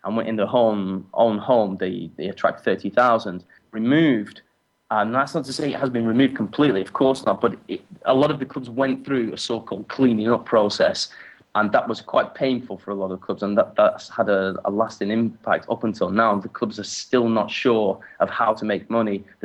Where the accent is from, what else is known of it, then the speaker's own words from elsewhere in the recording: Wigan, North West England, United Kingdom; now in Bogota, Colombia; I'm from Wigan. I'm from Wigan, about an hour from Manchester. I've been living in Bogota for about 2.5 years. Maybe I haven't picked up the twang just yet.